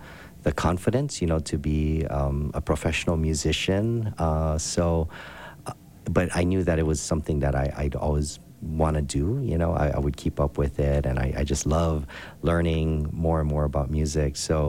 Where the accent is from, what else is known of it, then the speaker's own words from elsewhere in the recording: Hawaii, United States; that's the way I was taught to say it, you know, growing up in Hawaii, ukulele.